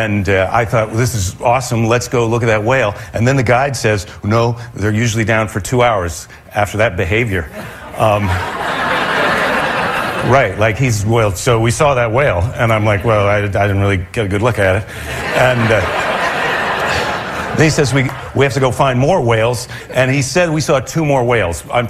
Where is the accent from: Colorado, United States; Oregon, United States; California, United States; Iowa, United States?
Iowa, United States; I'm from the Midwest. I'm from Iowa, where whale watching was not on the menu.